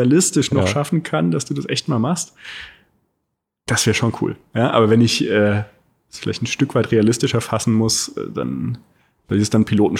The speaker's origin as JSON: {"language": "German", "region": "Rhineland-Palatinate", "country": "Germany", "said": "Ich komme aus der Pfalz."}